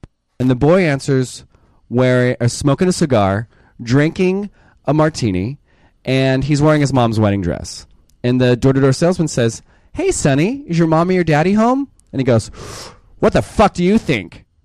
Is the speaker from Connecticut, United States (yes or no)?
no; Anaheim, California, United States; I'm from Anaheim.